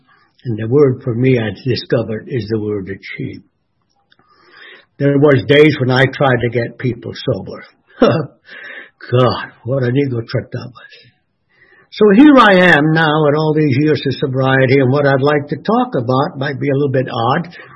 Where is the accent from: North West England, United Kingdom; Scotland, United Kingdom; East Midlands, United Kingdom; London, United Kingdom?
Scotland, United Kingdom; also born or lived in Ireland; I was born in Ireland in 1934, and I came to this. Mother moved to Scotland in 1939